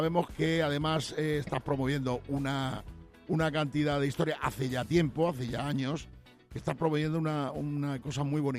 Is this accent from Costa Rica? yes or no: no; Badajoz, Extremadura, Spain; Y es que yo soy de San Roque también. Digo, coño. A mi barrio de San Roque, de Badajoz, le llaman el barrio de los machas.